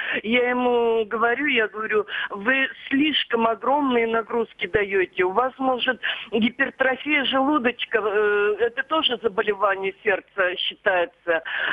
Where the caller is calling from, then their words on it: Svetlogorsk, Russia; я из Светлогорска звоню вам.